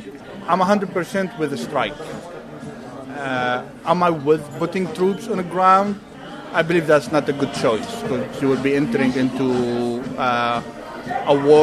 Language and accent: English; Jordan; moved away; also born or lived in Palestine; I'm originally from Palestine, raised in Jordan, and I moved here just almost 4 years ago.